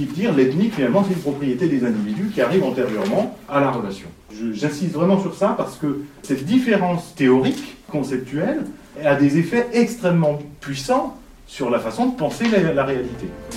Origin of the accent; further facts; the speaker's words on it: Grand Est, France; je leur dis pas « j'habite Neuvillers-la-Roche » parce que ça leur dira rien. À vous, je vais dire « je suis alsacien ».